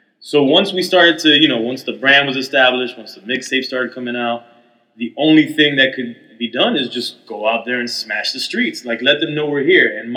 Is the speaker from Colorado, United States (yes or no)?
no; Kendall, Florida, United States; Well, again, you know I'm from Kendall.